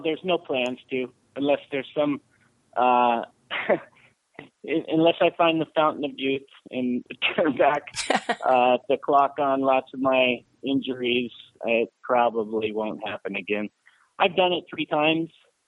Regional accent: El Segundo, California, United States; Well, I grew up in Southern California, the L.A. area, a little town called El Segundo, which is right next to the L.A. airport.

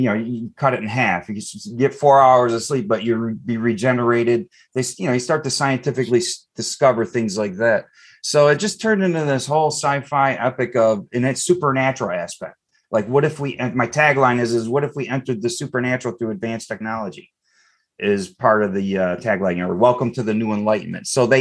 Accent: Eastpointe, Michigan, United States; I grew up in East Detroit. My grandfather was a Detroit firefighter for 26 years, lieutenant.

